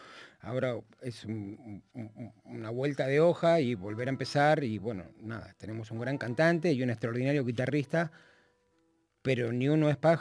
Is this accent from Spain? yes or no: no; Buenos Aires, Argentina; Yo soy de Floresta, sí.